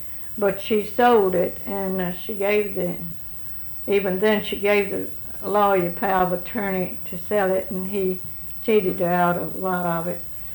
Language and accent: English; Allendale, Louisiana, United States; And then we lived there